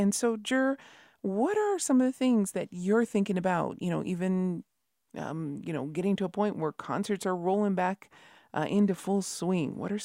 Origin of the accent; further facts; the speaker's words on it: New Mexico, United States; from Masada Pueblo